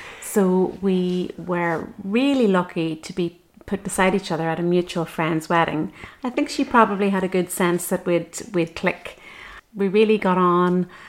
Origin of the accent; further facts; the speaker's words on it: Northern Ireland, United Kingdom; I probably, growing up in the North, probably have a lot of Anglo influences.